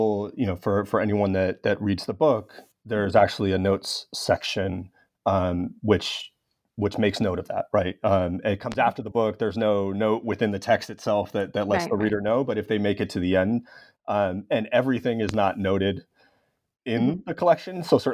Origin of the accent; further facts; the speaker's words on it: Los Angeles, California, United States; the Rodney King beating in my hometown of Los Angeles.